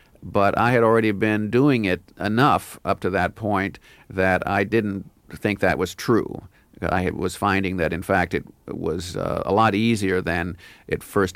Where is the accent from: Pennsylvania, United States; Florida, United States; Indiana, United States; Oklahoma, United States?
Indiana, United States; moved away as an adult; I grew up in Indiana, so there weren't a lot of jazz musicians around, and particularly not vibraphone players.